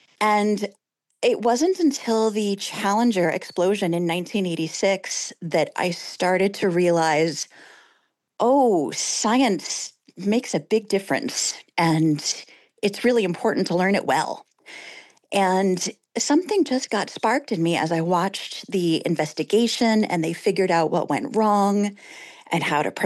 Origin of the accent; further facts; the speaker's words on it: California, United States; I grew up in Silicon Valley in the 1980s, where my dad worked at Intel for many years.